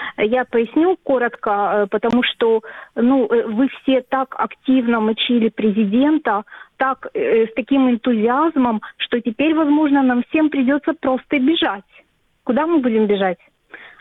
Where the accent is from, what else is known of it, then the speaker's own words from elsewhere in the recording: Odesa, Odesa Oblast, Ukraine; Здравствуйте, я из Одессы